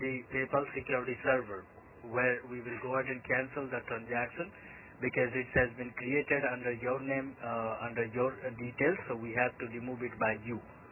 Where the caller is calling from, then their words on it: Michigan, United States; No, I'm calling you from Michigan.